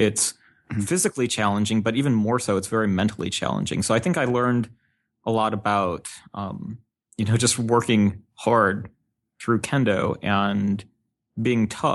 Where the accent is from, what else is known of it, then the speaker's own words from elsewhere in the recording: St. Louis, Missouri, United States; So I grew up in St. Louis, and I pretty much drew a 300-mile radius circle around St. Louis because I wanted some place within driving distance so I could go home.